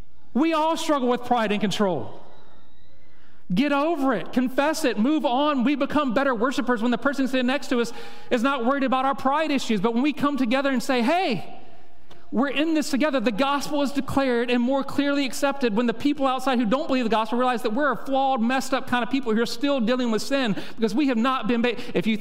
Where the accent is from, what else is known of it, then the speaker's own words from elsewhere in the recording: the South, United States; And I know I'm from the South, and so y'all don't think we're the smartest people in the South